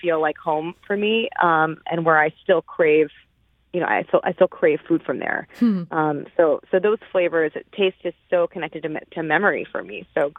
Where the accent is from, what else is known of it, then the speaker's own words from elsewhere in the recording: St. Louis, Missouri, United States; growing up in St. Louis, I never had any Pocky.